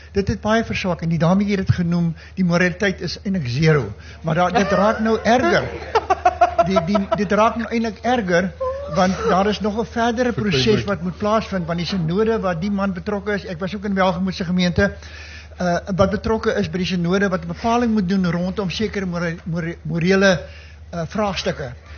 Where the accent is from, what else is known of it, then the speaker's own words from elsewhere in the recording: Strand, Western Cape, South Africa; van die Strand. Ek is my gas 80 jaar in die gemeente van die NG Kerk.